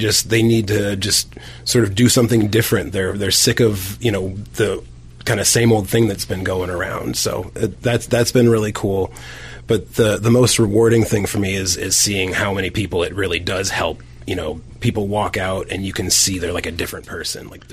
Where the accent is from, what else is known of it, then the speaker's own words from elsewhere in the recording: St. Louis, Missouri, United States; moved away as an adult; Well, you know, I grew up in St. Louis, Missouri